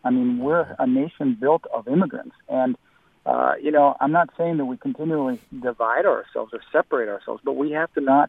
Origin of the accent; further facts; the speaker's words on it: United States; I'm of Mexican-American heritage, that's okay. I am an American.